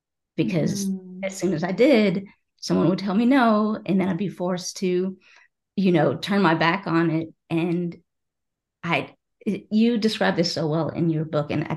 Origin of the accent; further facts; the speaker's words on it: Tennessee, United States; Again, you know, growing up in Tennessee, like I had most of my friends were non-Muslim and able to do and wear whatever they want.